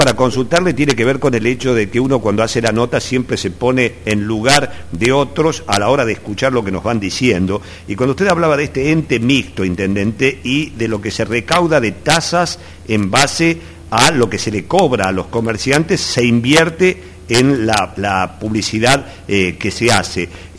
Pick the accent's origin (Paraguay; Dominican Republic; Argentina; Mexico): Argentina; Aguilares, Tucumán; que soy de Aguilares. Soy nacido en Aguilares.